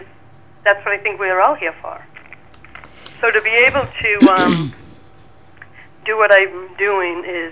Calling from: Lakeville, Massachusetts, United States; I'm calling from Lakeville, Massachusetts. So I'm in a small community right on a big, beautiful loon pond

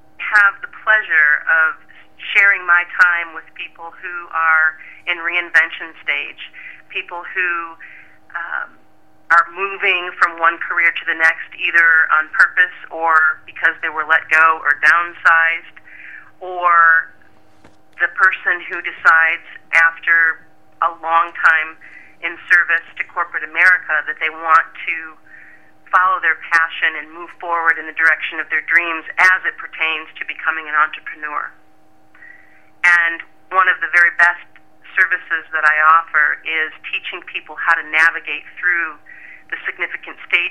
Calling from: Suttons Bay, Michigan, United States; I'm calling from Sutton's Bay, Michigan.

